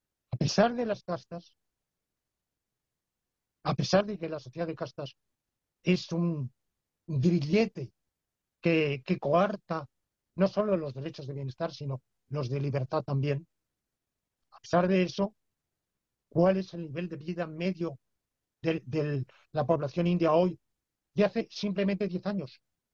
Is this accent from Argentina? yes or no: no; Spain; Hombre, en Marruecos, que yo como español lo tengo al lado y sé un poco, se vive mal, muy mal.